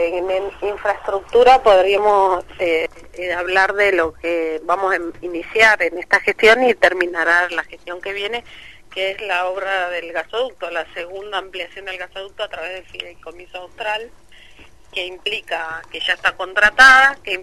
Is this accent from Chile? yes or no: no; Ushuaia, Tierra del Fuego, Argentina; yo soy de Ushuaia, en las calles de Río Grande.